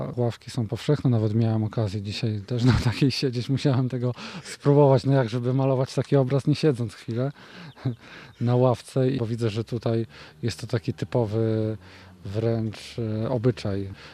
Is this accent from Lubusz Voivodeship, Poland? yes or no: no; Sanok, Subcarpathian Voivodeship, Poland; jestem z Sanoka. Rodzice też są, tato z Sanoka, mama spod Krosna. Gdzieś tam daleko pewnie moje korzenie możliwe, że w stronę tą ukraińską sięgają.